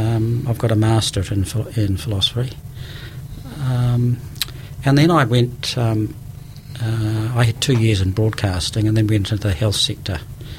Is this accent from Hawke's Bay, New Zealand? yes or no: yes; Napier, Hawke's Bay, New Zealand; also born or lived in Wellington; I went to Victoria University and spent 10 years in Wellington, then came back to Napier as city manager.